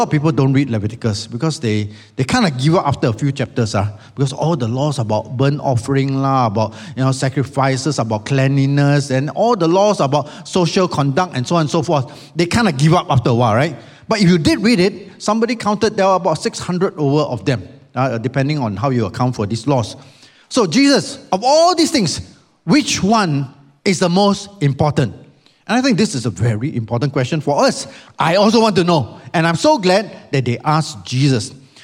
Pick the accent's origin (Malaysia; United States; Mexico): Malaysia; now in Singapore; The last time I was here, I was actually a Malaysian. But today, I'm here as a Singaporean.